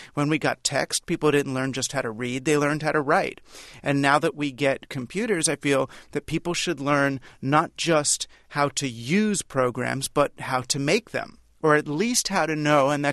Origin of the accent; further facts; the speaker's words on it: New York City, New York, United States; I grew up in New York City and I just thought cities had grid patterns.